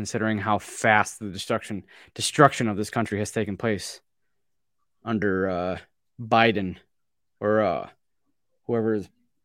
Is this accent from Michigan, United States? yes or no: yes; Michigan, United States; Because Michigan, in my opinion, my home state, is red.